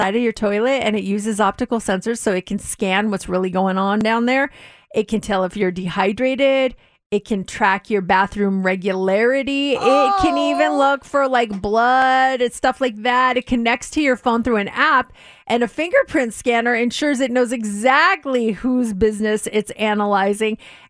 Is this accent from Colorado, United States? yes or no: yes; Denver, Colorado, United States; I was just looking in my hometown of Denver.